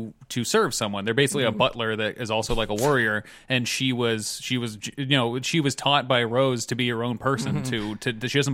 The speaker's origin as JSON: {"language": "English", "region": "East Coast", "country": "United States", "lives_now": "West Coast, United States", "said": "But I'm from the East Coast"}